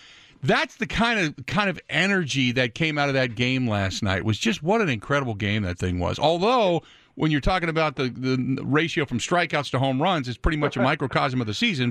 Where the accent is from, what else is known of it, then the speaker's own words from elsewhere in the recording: Cincinnati, Ohio, United States; Now, I grew up in Cincinnati. I was a huge Big Red Machine fan.